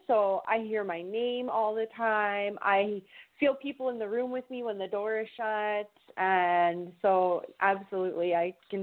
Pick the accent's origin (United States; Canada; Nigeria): Canada; I'm from Canada.